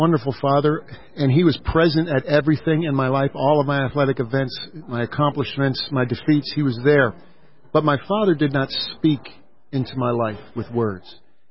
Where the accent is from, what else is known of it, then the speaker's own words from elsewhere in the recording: North Carolina, United States; I actually was wearing a Carolina Panthers hat because I'm from North Carolina and I've been there 35 years.